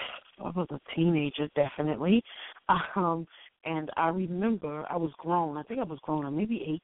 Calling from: New Jersey, United States; Hey, it's … calling from North New Jersey.

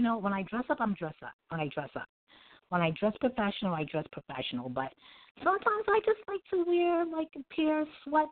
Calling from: Brooklyn, New York, United States; Oh, I'm calling from Brooklyn.

